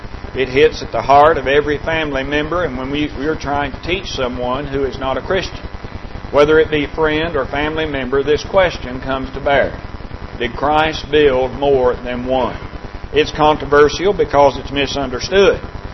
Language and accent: English; Horse Cave, Kentucky, United States; now in Lancaster, United States; But I like to remind folks, just for clarity, that I'm from Horse Cave, Kentucky.